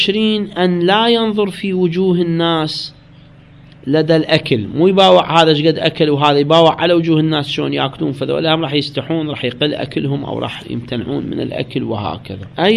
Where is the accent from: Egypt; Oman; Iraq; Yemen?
Iraq; بالمطاعم حتى عندنا بالعراق صحيح هم شفت بالمطاعم مقصصيه بالسكين ويجيبوه